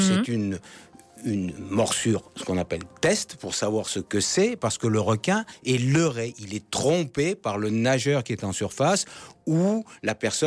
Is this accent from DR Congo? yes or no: no; Malta; chez nous, à Malte.